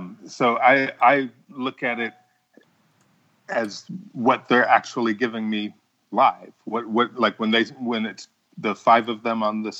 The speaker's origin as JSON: {"language": "English", "region": "Illinois", "country": "United States", "tie": "born or raised there", "also_born_or_lived": "Minnesota", "lives_now": "Atlanta, United States", "said": "Yeah, I live in Atlanta, Georgia. I moved here with my wife in 1994, so I say I'm from here. I grew up in Illinois and was born in Minnesota."}